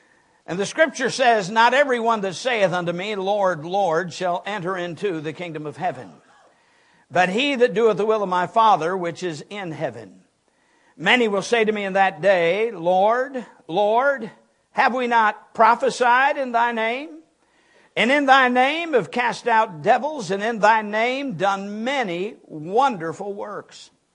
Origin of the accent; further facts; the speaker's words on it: Michigan, United States; now in Alabama, United States; I am from Alabama. That's where I live now. I was born and raised in Michigan. So if you notice that I have more of a Yankee accent than I do a Southern accent, that's the reason for that.